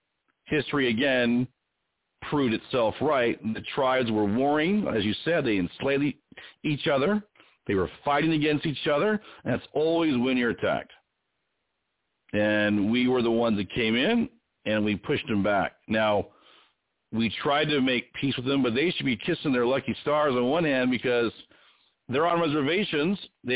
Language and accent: English; United States; born there; I'm a Native. I was born in America.